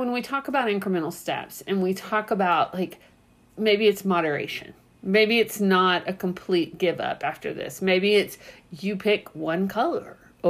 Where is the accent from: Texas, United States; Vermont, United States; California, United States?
Texas, United States; You know, we're from Texas.